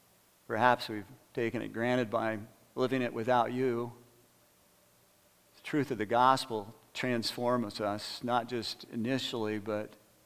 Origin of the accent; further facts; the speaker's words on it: Fresno, California, United States; … and I have been talking a little bit about the church that we grew up in Fresno, California. We also met there.